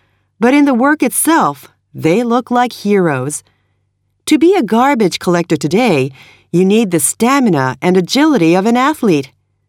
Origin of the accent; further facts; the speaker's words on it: San Francisco, California, United States; I remember once in my hometown of San Francisco, it was discovered by some newspaper